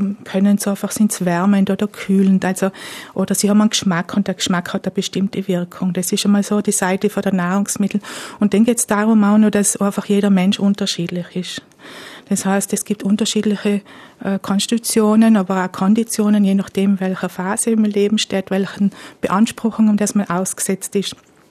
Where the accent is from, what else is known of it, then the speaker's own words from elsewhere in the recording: Trentino-Alto Adige, Italy; now in Austria; Ich komme aus dem Südtirol ursprünglich, bin schon ganz lange in Vorarlberg.